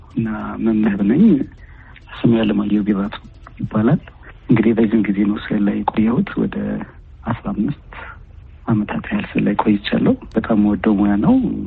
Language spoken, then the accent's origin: Amharic; Addis Ababa, Ethiopia; እንደ አጋጣሚ ኮተቤ አካባቢ ስለነበርኩኝ የኮሌጅ ተማሪዎችም ሊመጡ ይችላል። ጠላም አለ እና እዛ ውስጥ ነው ያደኩት ለረዥም ጊዜ።